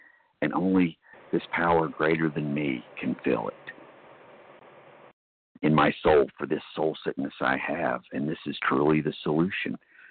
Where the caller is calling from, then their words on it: Cary, North Carolina, United States; I'm a recovered compulsive overeater, and I'm calling from Cary, North Carolina.